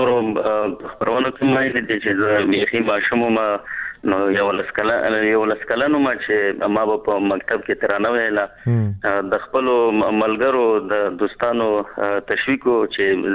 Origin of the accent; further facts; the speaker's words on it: Khyber Pakhtunkhwa, Pakistan; زه په پاکستان پښتونخوا کې پیدا شوی وم نو هغلته زمونږ نیکونه پلرونه راغلي وو هجرت وو